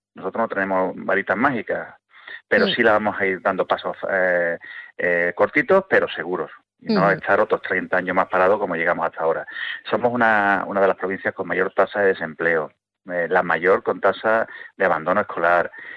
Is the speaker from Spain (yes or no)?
yes; Huelva, Andalusia, Spain; somos nosotros los onubenses los que sufrimos las consecuencias de este abandono